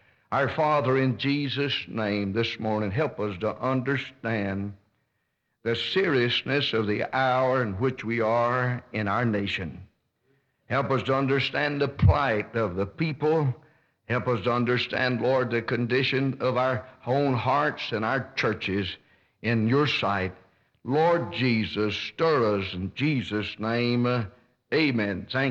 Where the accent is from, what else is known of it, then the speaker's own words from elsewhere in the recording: United States; I'm an American. I love my country. I've wept over my country.